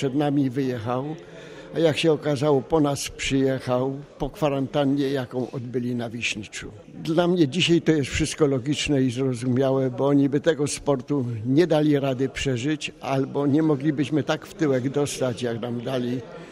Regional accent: Okocim, Lesser Poland, Poland; Po drodze jest Okocim, moja wioska rodzinna

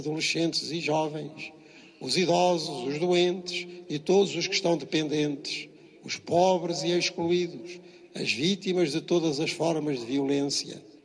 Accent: Portugal; E como nós portugueses poderemos compreender e sentir isto mesmo.

